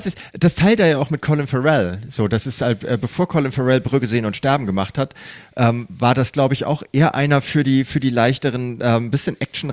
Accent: Hamburg, Germany; Hier bei uns in Hamburg sagt man Es.

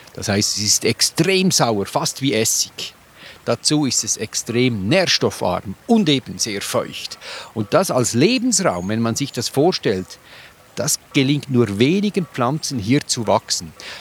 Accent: Switzerland; das man sonst nicht so erlebt bei uns in der Schweiz.

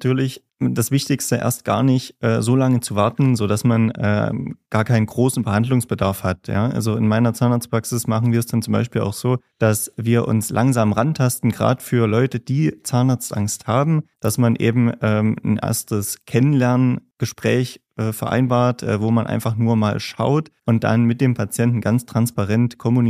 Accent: Gera, Thuringia, Germany; Ich komme ursprünglich aus Gera, habe hier dann auch mein Abitur gemacht 2015, bin dann zum Zahnmedizinstudium nach Jena gegangen.

